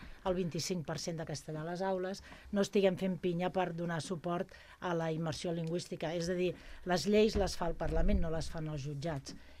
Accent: Catalonia, Spain; Sols pel fet de ser catalans i estimar-nos Catalunya, hauríem d'estar tots a la una defensant aquest percentatge.

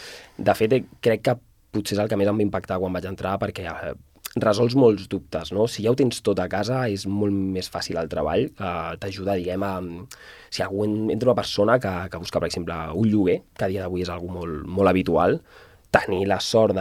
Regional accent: Sabadell, Catalonia, Spain; Sí, jo soc de Sabadell, de tota la vida. Castellà, al final, pues, és part innata de Sabadell.

